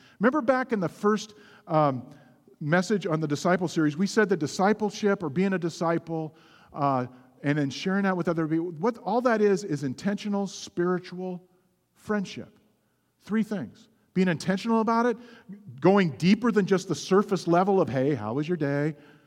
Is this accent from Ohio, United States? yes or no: no; Gresham, Oregon, United States; I grew up in a city that was sort of the poor country cousin of the metropolitan Portland area. I grew up in Gresham of the Gentiles.